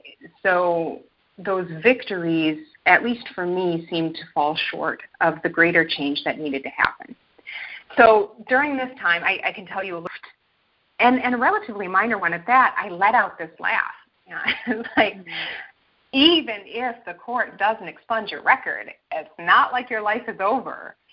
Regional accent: Sioux Falls, South Dakota, United States; And as I said, I grew up in South Dakota, where there wasn't much to do other than get into trouble

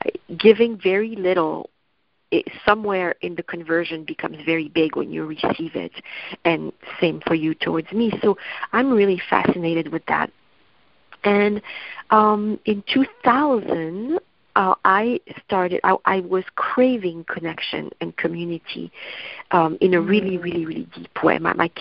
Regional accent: Paris, Île-de-France, France; I grew up in Paris, France

